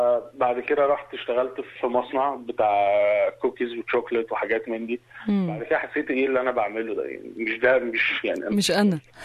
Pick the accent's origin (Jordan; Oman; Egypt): Egypt; now in Australia; اكل الشارع اشهر حاجه موجوده عندنا في مصر، عربيات الكشري موجوده في كل حته